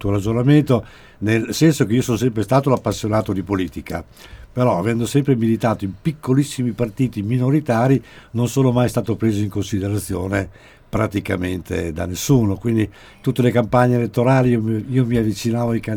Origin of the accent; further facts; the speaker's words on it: Sassuolo, Emilia-Romagna, Italy; born there; non perché io sono nato in Piazza Piccola, non mi considero un sassolese, doc.